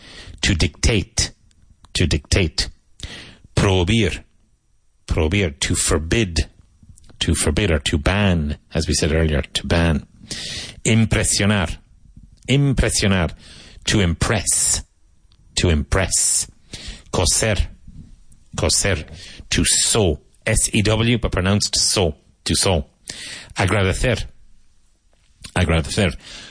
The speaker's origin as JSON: {"language": "English", "country": "Ireland", "tie": "born or raised there", "said": "Now, when I was growing up in Ireland, a lot of people had, not anymore, small portable gas heaters in their house."}